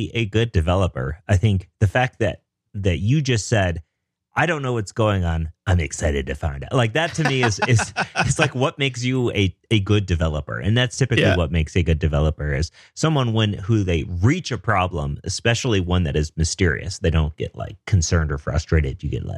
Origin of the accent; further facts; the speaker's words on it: Denver, Colorado, United States; I'm a developer from Denver.